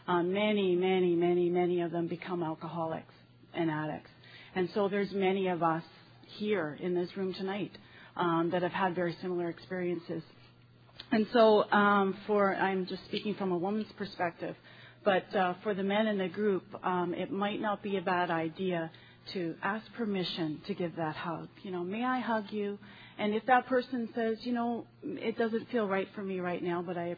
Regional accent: Toronto, Ontario, Canada; I'm an alcoholic from Toronto.

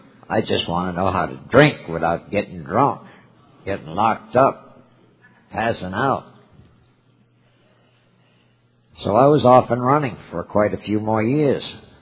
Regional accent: Port Charlotte, Florida, United States; I'm from Port Charlotte, Florida.

